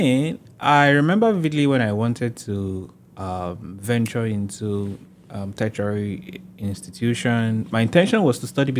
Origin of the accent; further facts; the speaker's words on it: Nigeria; moved away as an adult; now in United States; So, I had all my education in Nigeria before I came to the States in the year 2022 for my PhD program in sociology.